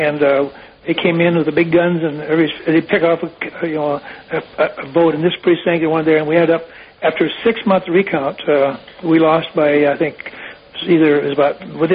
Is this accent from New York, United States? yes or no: no; South Dakota, United States; I was from South Dakota. It turns out I got home just before the election